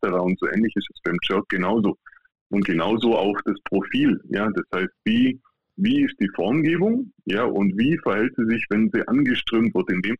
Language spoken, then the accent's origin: German; Memmingen, Bavaria, Germany; ich komme aus dem Raum Memmingen, unten, also ganz unten im Süden. Ich habe eine gute halbe Stunde nach Lindau am Bodensee.